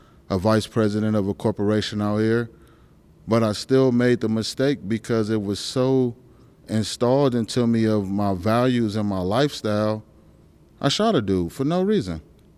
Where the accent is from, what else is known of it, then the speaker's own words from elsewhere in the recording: Compton, California, United States; now in Alaska, United States; Then it's a little more resources here in Alaska, but I'm from Compton.